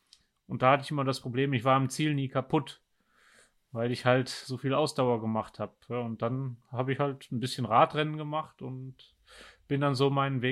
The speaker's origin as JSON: {"language": "German", "country": "Germany", "said": "Also im Herzen bin ich mehr Tiroler als Deutscher und würde mich daher dahingehend als Dösi bezeichnen. Ein bisschen Deutsch, ein bisschen Ösi."}